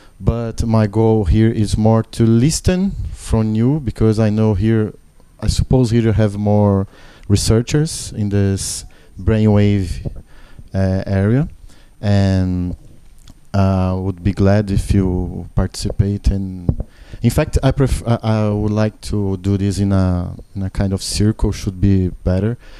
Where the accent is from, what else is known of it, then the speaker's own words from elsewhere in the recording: Brazil; English is a second language; I'm from Brazil.